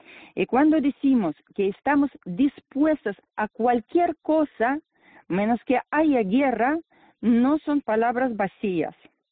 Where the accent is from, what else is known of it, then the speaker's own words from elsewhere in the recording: Russia; also born or lived in Soviet Union; Yo quiero decir que yo nací en la URSS